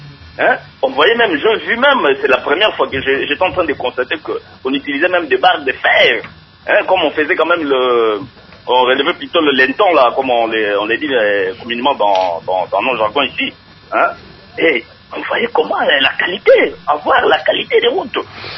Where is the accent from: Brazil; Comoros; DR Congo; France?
DR Congo; Nous sommes des Congolais.